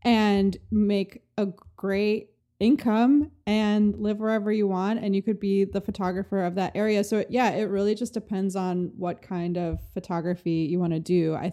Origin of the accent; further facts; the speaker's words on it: New York, United States; now in Los Angeles, United States; I feel like people don't know that I'm from New York.